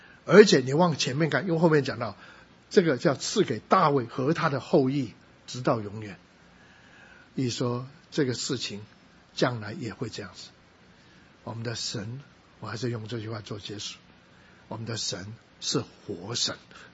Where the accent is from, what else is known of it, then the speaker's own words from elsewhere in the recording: Guangdong, China; 其实我们广东人不喜欢用这个，不会用这个